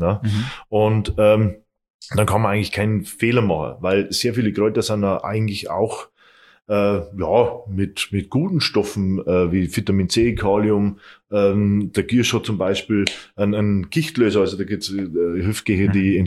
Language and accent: German; Bavaria, Germany; Und das hat mich einfach wieder nach Hause gezogen, weil es einfach schön ist bei uns in Oberpfalz.